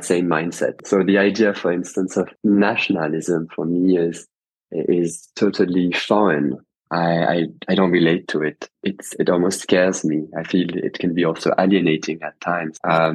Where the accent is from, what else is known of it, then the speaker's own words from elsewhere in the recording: London, United Kingdom; also born or lived in France; Although I'm French, I was brought up in London.